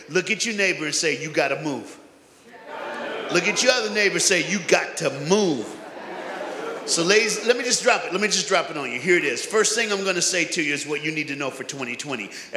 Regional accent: the South, United States; I'm black. I'm from the South, and I'm a preacher. You got a Southern black preacher, all right?

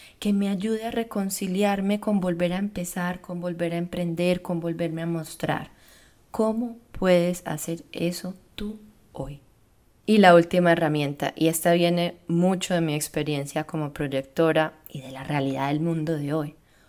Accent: Antioquia, Colombia; Yo soy colombiana, pero soy de la costa y soy de Antioquia

